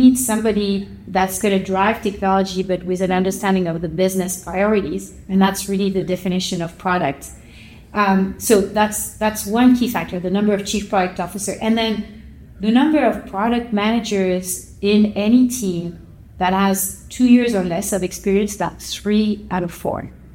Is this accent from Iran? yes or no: no; Paris, Île-de-France, France; moved away as an adult; now in United States; So I grew up in Paris and graduated electrical engineering there, and then right after I moved to get my MBA at Stanford.